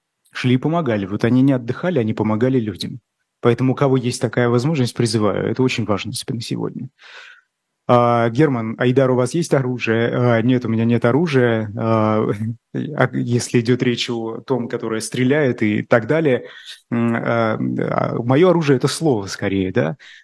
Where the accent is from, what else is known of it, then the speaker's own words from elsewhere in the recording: Ufa, Bashkortostan, Russia; идут помогать людям в городе Уфа, откуда я родом.